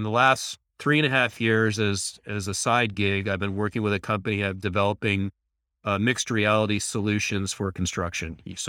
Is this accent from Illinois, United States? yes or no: no; California, United States; So I actually, I was from the Bay Area.